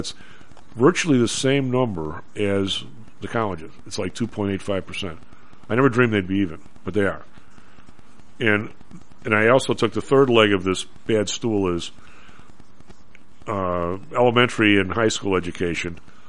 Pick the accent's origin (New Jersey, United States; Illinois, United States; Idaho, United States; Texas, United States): Illinois, United States; Chicago; As you and I grew up in Chicago, we know there's always something worse, right?